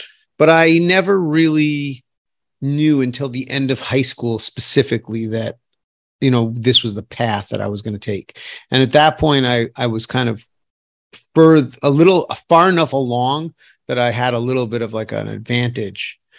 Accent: New York City, New York, United States; I'm a chef guy, restaurant guy. I grew up in New York City, and I make food for the regular people.

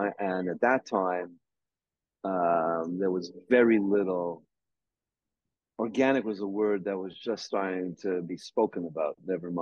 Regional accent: Montreal, Quebec, Canada; born there; I was born in Montreal, in Quebec, Canada. I was not in a religious family at all.

